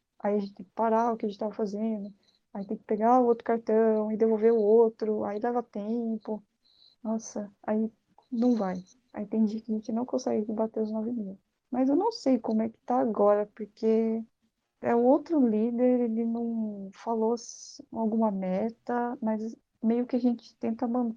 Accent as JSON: {"language": "Portuguese", "country": "Brazil", "said": "Pô, eu sou brasileira aí, eu tô com uma pessoa"}